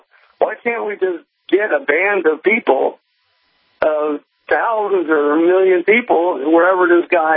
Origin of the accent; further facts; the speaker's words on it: Jupiter, Florida, United States; now in Port St. Lucie, United States; I exist in Port St. Lucie, Florida. I'm originally from Jupiter, Florida. My family's been in that town since day one.